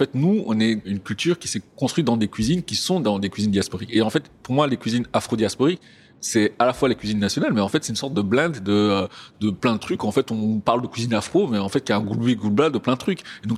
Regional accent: Rwanda; je passe dans la rue, tout le monde s'en fout de savoir si je suis rwandais ou pas. Ce que les gens voient et ce que la société voit, ou que je renvoie à la société, c'est surtout que je suis une personne noire

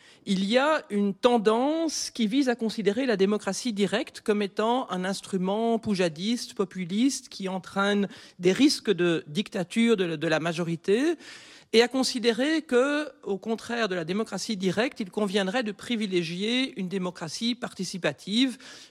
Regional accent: Switzerland; moved away; Par contre, quand on est Suisse de l'étranger, je peux vous dire que ça coûte 3 timbres prioritaires de participer à une votation.

